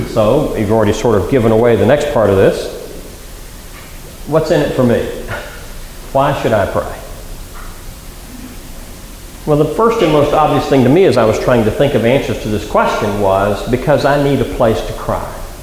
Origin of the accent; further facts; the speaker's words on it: the South, United States; I grew up in the Jim Crow South, where blacks could not eat in the cafes where I ate as a boy.